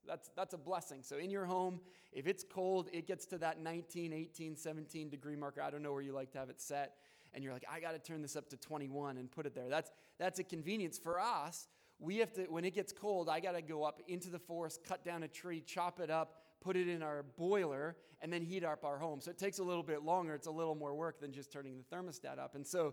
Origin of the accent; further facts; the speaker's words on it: Spruce Grove, Alberta, Canada; now in Romania; I'm from Edmonton, and one of those is I grew up in the city of Spruce Grove, just outside of Edmonton.